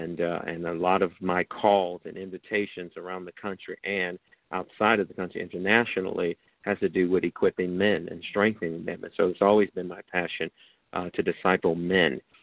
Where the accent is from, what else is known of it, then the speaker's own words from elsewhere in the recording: East St. Louis, Illinois, United States; moved away as an adult; I am originally from the Midwest, from East St. Louis, Illinois, about 8 hours south of Chicago, born and raised.